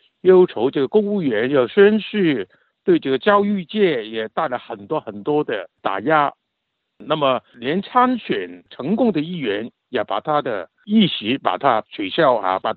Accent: Hong Kong; 但是最后我们相信我们香港人民最后还是靠我们自己的努力去争取，

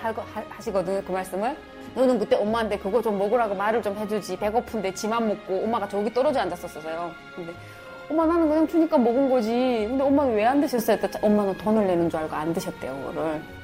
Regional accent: Onsong, North Hamgyong, North Korea; moved away as an adult; now in Seoul, South Korea; 저는 함경북도 원성군 원성읍에서 온 북한 이탈주민

